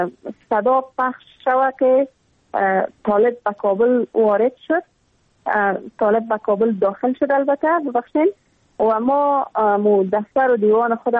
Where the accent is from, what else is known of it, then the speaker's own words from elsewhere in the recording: Afghanistan; ما در دامن جنگ زاده شدیم، اما تو در جنگ کلان شدیم